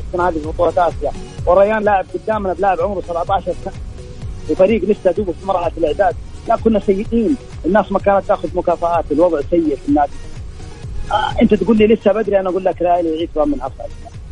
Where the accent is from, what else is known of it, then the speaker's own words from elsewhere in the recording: Saudi Arabia; احنا كسعوديين